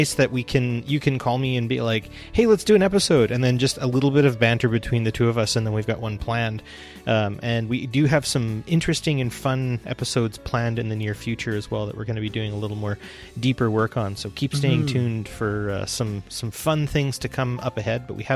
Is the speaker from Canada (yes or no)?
yes; Alberta, Canada; I'm from Alberta. And you're like, yeah, but I'm from Northern Alberta. And then I'm like, I am from Northern Alberta.